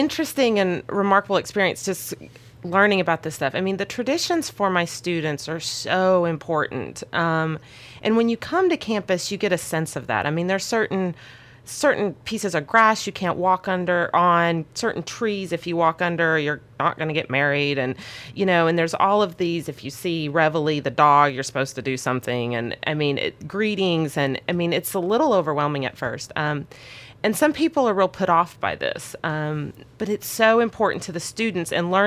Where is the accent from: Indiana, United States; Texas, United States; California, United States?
Texas, United States; I'm originally from Texas and was looking to get back to Texas.